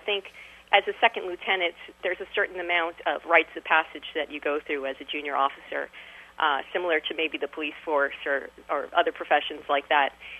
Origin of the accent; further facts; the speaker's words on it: Miami Beach, Florida, United States; also born or lived in New York; I grew up in Miami Beach in New York.